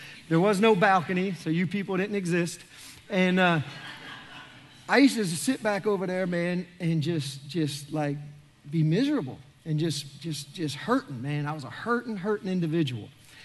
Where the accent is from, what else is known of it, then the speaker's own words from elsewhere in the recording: New Jersey, United States; moved away as an adult; I grew up in New Jersey and Catholic background, and moved down here and played football in college